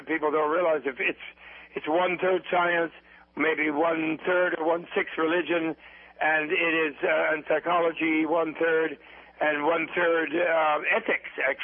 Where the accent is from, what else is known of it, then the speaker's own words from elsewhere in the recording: New York, United States; the social support I needed as an American, as a New Yorker, to remain a monk for life.